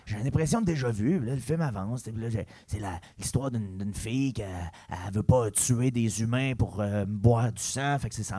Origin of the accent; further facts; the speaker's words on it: Chambly, Quebec, Canada; born there; moi, je suis né à Chambly.